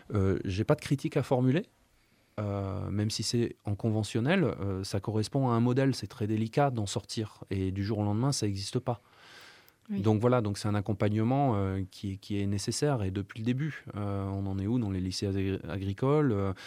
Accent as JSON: {"language": "French", "region": "North", "country": "France", "said": "Moi, je viens du nord de la France."}